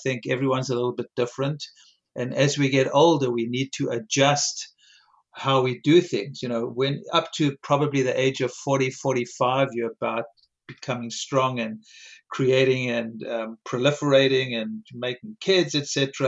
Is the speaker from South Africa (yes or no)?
yes; South Africa; You know, I grew up in South Africa, and fruit was, you know, a major part of our diets.